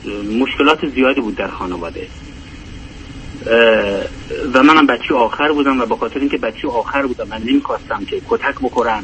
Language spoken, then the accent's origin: Persian; Iran; born there